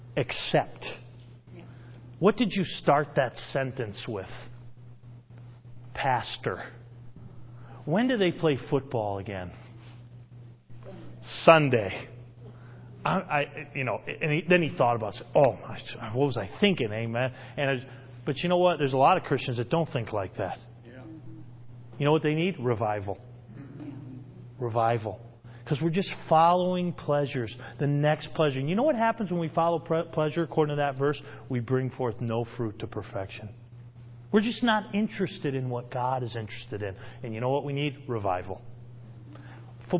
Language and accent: English; New England, United States; I like the Patriots. I'm from New England.